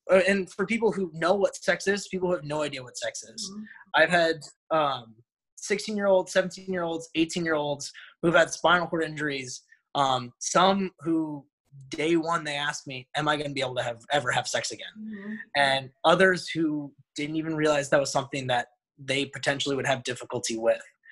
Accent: Omaha, Nebraska, United States; I'm actually from Omaha, Nebraska, and I went to Creighton University.

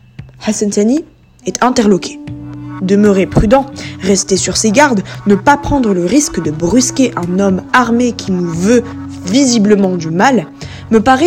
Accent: Morocco; quand on est marocain qui vit au Maroc

